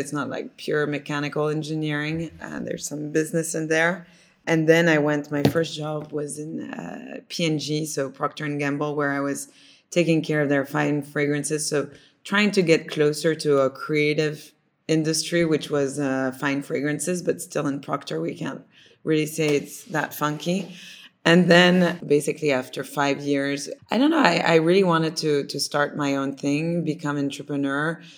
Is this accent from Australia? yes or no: no; Tokyo, Japan; I was born in Tokyo, and my brother actually is Japanese, is adopted in Japan. We lived right there 6 years.